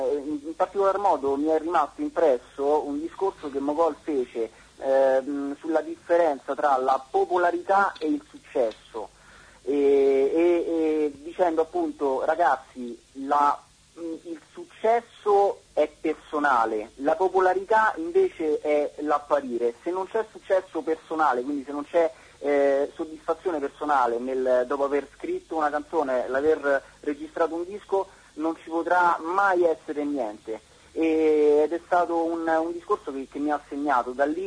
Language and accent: Italian; Rome, Lazio, Italy; born there; now in Ladispoli, Italy; io ho 23 anni e sono nato a Roma, abito alla Dispoli da un po' di tempo